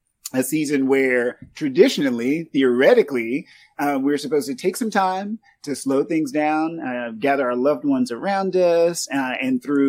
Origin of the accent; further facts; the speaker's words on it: Texas, United States; And so I grew up in East Texas. And so I consider myself Southern. And I guess I'm Black and Southern.